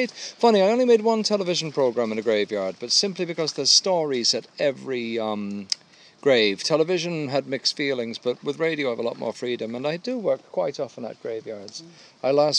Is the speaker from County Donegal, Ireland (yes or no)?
no; Cobh, County Cork, Ireland; also born or lived in London; I'm originally from North London. My dad worked in the building industry, and the family returned to Ireland when I was 7, which was 49 years ago. And I lived in Cove in County Cork